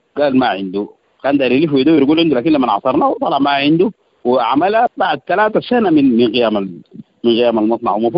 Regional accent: South Kordofan, Sudan; المواد المستخدمة عندنا في السودان او عندنا في جبال نور في كادوغلي بالضبط بيستخدموا السيانيد.

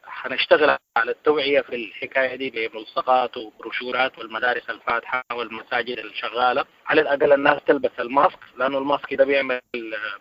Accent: Sudan; نحن اصلا كسودانيين عندنا ثقافه القطيع الاجتماعي

